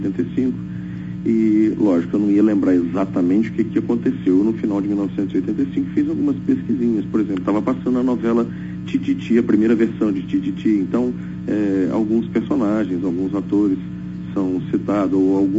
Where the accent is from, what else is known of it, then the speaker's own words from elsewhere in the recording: Barra Mansa, Rio de Janeiro, Brazil; born there; Eles têm uma chácara na cidade onde eu nasci, em Barra Mansa.